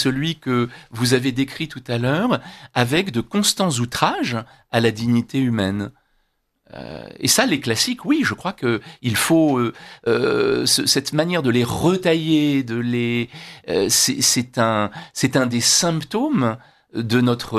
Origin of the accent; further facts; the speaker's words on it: France; parce que chez nous, en France